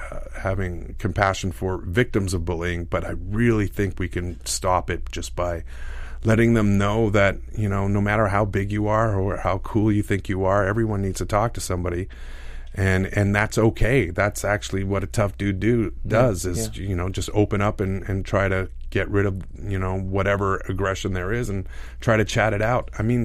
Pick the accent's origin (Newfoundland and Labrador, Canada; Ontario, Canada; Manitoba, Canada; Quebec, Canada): Manitoba, Canada; Winnipeg; it's dealing with my hometown in Winnipeg